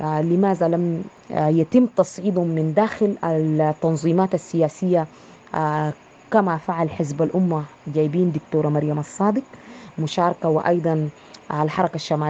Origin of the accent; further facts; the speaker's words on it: Sudan; أنا كنا من السودان.